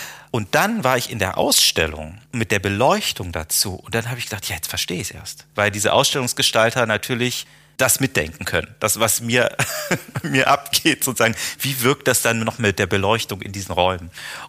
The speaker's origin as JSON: {"language": "German", "town": "Erfurt", "region": "Thuringia", "country": "Germany", "tie": "born there", "said": "Oder in meiner Geburtsstadt Erfurt gibt es in der ehemaligen Stasi-Gedenkstätte einen Glaskubus"}